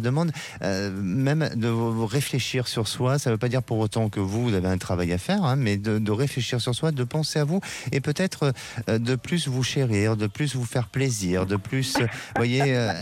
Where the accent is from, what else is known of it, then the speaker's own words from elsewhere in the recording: Nouvelle-Aquitaine, France; born there; Oui, je l'ai déjà fait. Génial. Et c'est ma région natale.